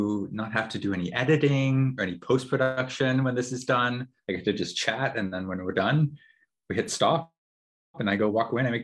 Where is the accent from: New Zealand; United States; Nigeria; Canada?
Canada; first favorite wrestler, Bret Hart, because born and raised in Canada in the 90s, you know, like I was 11 when he was doing the anti-American gimmick, and like all of Canada was worshiping at his feet at that time.